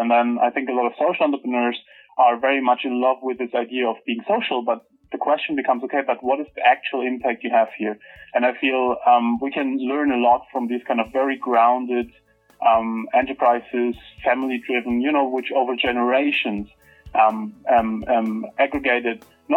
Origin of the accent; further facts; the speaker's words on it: Germany; I'm from Germany, so I've seen the German models.